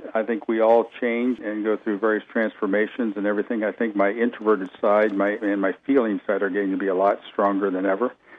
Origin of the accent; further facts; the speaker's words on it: Ohio, United States; When I graduated from seminary in Ohio, I grew up in Ohio.